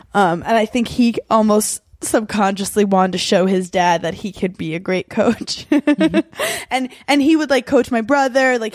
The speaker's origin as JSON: {"language": "English", "town": "Brooklyn", "region": "New York", "country": "United States", "tie": "born or raised there", "said": "I was born in Brooklyn, New York, mm-hmm. in Park Slope. It's like a nice neighborhood of like brownstones."}